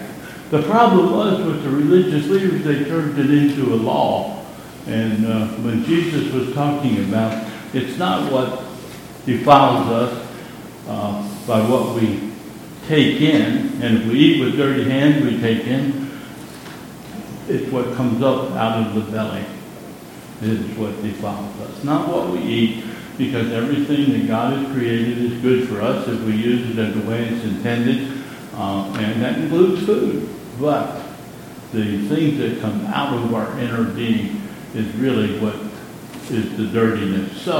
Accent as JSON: {"language": "English", "region": "Pennsylvania", "country": "United States", "said": "we wash, I say wash, I'm from Pennsylvania, I don't say, what's that other word?"}